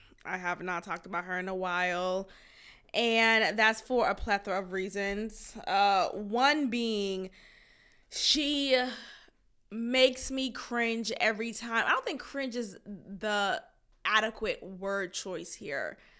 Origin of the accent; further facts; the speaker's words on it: Texas, United States; So there may be other adult websites that will experience this as a Texan